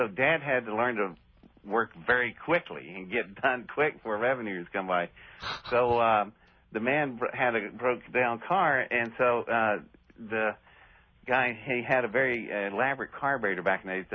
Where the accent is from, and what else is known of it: Welch, West Virginia, United States; born there